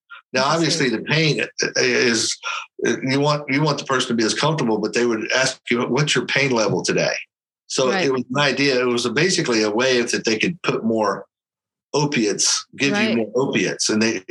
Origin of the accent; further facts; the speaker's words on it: Oklahoma, United States; I'm in Oklahoma. I'm from Oklahoma originally, and they just legalized it there. And it's the same. It's like the little town I grew up in is like a store on every corner.